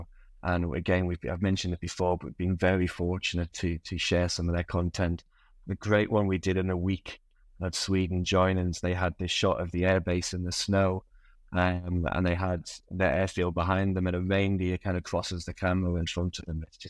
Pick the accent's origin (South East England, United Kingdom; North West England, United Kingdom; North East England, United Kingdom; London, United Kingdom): North East England, United Kingdom; Sunderland; So a shout out to my hometown football club, Sunderland AFC, at the same time.